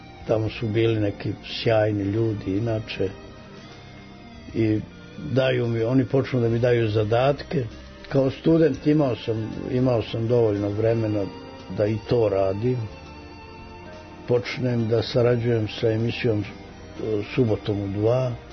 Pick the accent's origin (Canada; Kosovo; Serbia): Serbia; Užice, Šumadija and Western Serbia; Ja sam došao iz Užica sa gomilom pesama napisanih u to vreme.